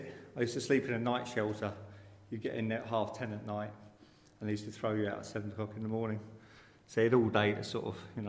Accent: South East England, United Kingdom; As you say, I'm from England, from the southeast of England, and sort of the London area.

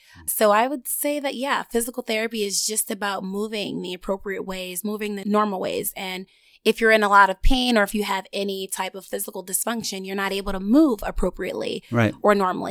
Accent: Buffalo, New York, United States; it's just truly been a blessing just to work there and serve my hometown, the community of Buffalo.

